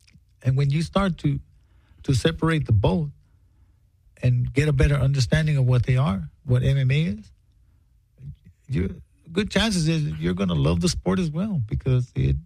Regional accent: Los Angeles, California, United States; Born and raised in South Central LA, and started boxing when I was 11 years old.

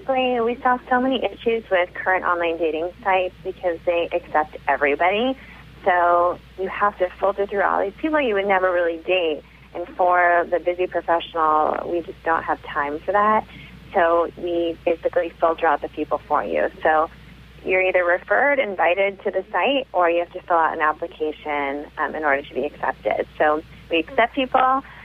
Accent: California, United States; I'm from Orange County.

